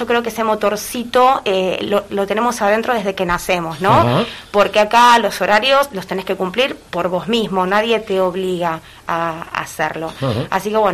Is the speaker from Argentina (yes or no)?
yes; Argentina; now in Spain; soy argentina, y me gusta decir que soy la mitad del corazón de Hasta las Bolas, junto con Darío, mi marido. Ajá. Hace 2 años que vivimos acá, en Navarra.